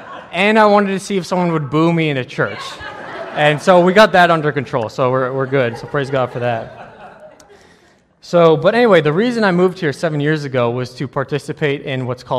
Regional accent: Calgary, Alberta, Canada; now in Pittsburgh, United States; I'm not originally from Pittsburgh. I grew up in Calgary, Alberta

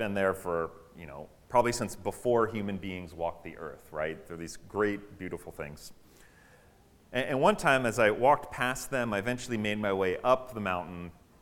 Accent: State College, Pennsylvania, United States; Before moving here, we lived in my hometown, State College, Pennsylvania.

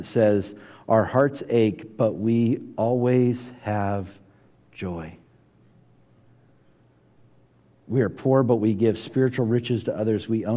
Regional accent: North Carolina, United States; But growing up in North Carolina, you had two options: Duke Blue Devils or the Carolina Tar Heels.

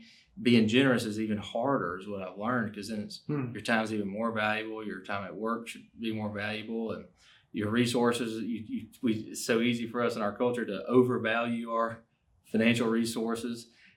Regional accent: Alabama, United States; I grew up in Baldwin County, and we went to Troy after going to Faulkner, where I met my wife.

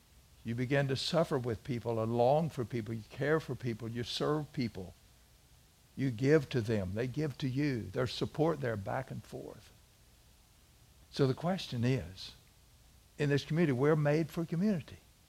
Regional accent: Missouri, United States; You know, I grew up in South Missouri, you know that. And I mean, we were down in the hills.

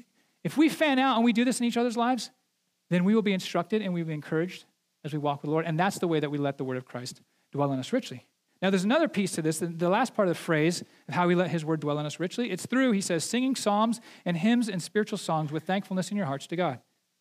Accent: United States; I'm realizing my bias, and it's probably yours too, being an American, if you're from here, is we think individualistically.

